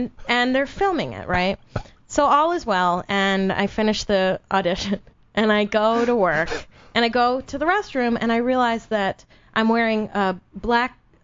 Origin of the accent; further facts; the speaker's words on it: Brooklyn, New York, United States; moved away; Yeah, I'm from Brooklyn, New York, and I left in 2003 to come out here.